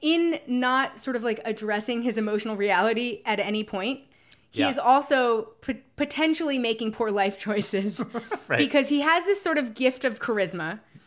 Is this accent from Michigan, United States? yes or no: no; New York City, New York, United States; And listen, I am from New York City. I've been stuck in many elevators.